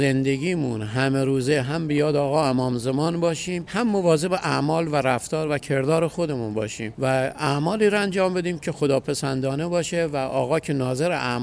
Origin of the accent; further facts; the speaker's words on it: Kerman, Iran; از شهرستان کرمان هستم در خدمتون